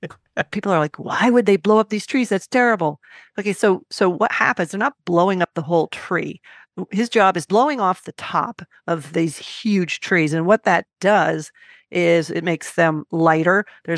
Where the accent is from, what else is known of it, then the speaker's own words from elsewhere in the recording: California, United States; I had a great big fluorescent coat only because I come from the Bay Area and I never have enough warm gear